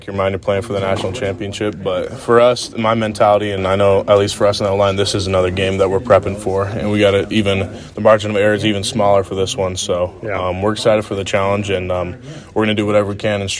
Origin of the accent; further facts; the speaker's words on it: Seattle, Washington, United States; It means a lot for my hometown, the city of Seattle